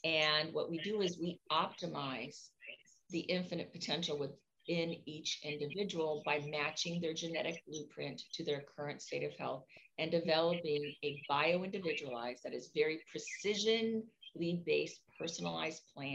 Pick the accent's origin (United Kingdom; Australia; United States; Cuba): Cuba; moved away; I was born in Cuba. We left everything behind.